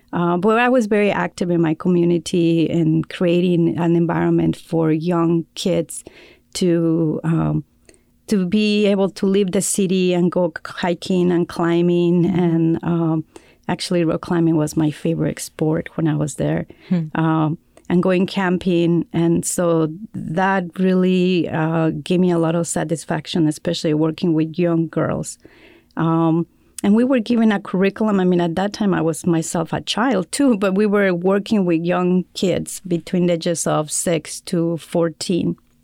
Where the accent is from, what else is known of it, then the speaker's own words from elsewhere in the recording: Mexico; English is a second language; you hear an accent. I told you I was from Mexico and I'm an immigrant.